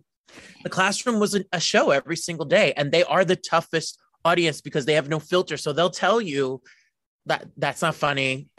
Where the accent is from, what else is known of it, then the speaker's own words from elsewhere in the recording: New Jersey, United States; I'm from Jersey. I'm born and raised in Jersey. So all we have here are diners and malls.